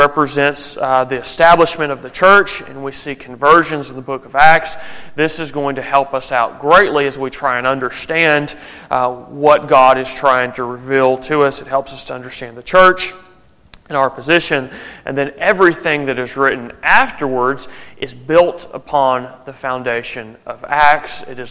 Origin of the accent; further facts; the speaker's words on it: Memphis, Tennessee, United States; I was able to run over to Memphis, Tennessee, which is my hometown.